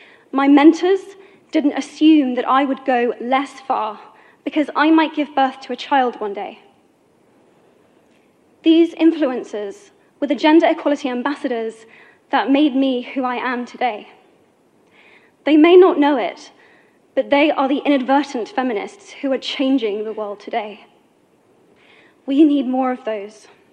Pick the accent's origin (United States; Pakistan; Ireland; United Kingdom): United Kingdom